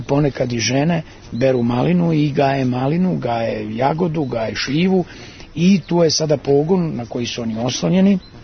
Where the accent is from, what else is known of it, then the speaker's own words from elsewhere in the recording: Sirogojno, Šumadija and Western Serbia, Serbia; born there; Pa ja sam rođen u Sirogojnu, doduše prilično davno, ali Sirogojno je jedno od hiljadu sela u Srbiji koja postoje